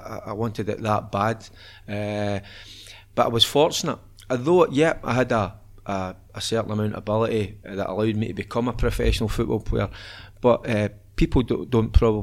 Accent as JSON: {"language": "English", "town": "Glasgow", "region": "Scotland", "country": "United Kingdom", "tie": "born or raised there", "also_born_or_lived": "Hamilton", "said": "No, well, I grew up in Glasgow. Stayed in Shettleston, then it was Gathamlet, Ballanark, that area. So, and I moved out to Hamilton when I was about, 12 years old."}